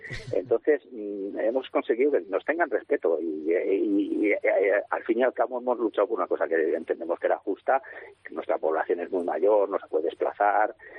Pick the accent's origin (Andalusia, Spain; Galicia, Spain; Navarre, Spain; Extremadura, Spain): Navarre, Spain; Castejón; mi pueblo es Castejón, no es Mandallona.